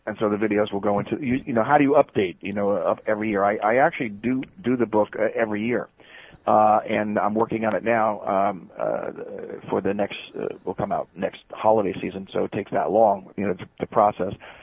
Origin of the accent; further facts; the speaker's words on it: United States; It shouldn't be me saying it because I'm an American.